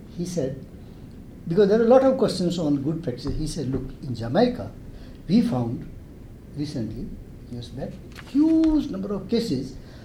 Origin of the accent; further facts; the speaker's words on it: India; And I must also share with you my experience as an Indian. In India, today, there is still, unfortunately, what we call the privatization, capitation fee or development fee they call.